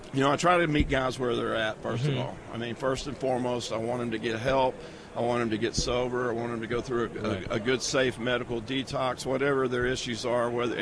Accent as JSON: {"language": "English", "region": "Texas", "country": "United States", "tie": "born or raised there", "said": "I was raised Southern Baptist in the Bible Belt, you know, in East Texas."}